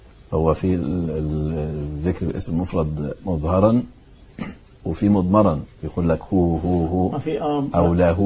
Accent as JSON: {"language": "Arabic", "town": "Alexandria", "region": "Alexandria Governorate", "country": "Egypt", "said": "اللي هو قيم الدعوة عندنا في اسكندرية"}